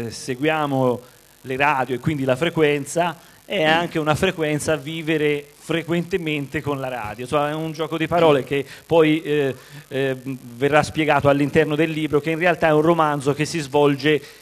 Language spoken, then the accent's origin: Italian; Empoli, Tuscany, Italy; In realtà sono di Empoli